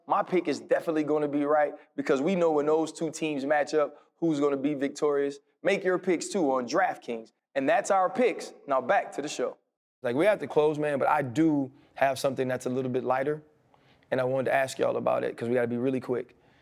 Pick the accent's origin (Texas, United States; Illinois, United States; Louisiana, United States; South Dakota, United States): Louisiana, United States; New Orleans; think about coming from Georgia, and I came from New Orleans, you come from Florida, and I went to Catholic schools